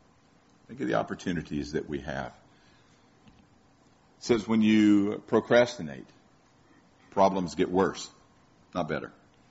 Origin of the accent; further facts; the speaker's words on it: Tampa, Florida, United States; I grew up in Tampa. University of Tampa.